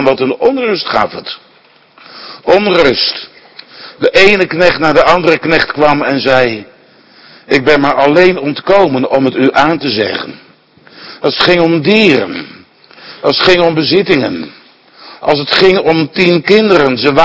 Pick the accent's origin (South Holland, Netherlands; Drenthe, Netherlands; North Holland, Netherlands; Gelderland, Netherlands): South Holland, Netherlands; Scheveningen; born there; now in Waddinxveen, Netherlands; Als ik denk aan mijn geboorteplaats Scheveningen, waar ik geboren ben. En na verloop van tijd verhuisd naar Waddinxveen